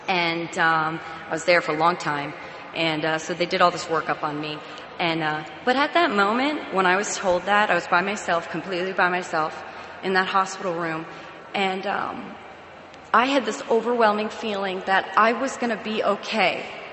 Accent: New Jersey, United States; It was the East Coast, and I was from New Jersey. And my grandparents were snowbirds.

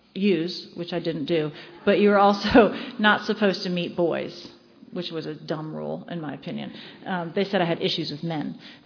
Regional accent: Dunwoody, Georgia, United States; I know my parents aren't going to let me go because I'm from Dunwoody, right?

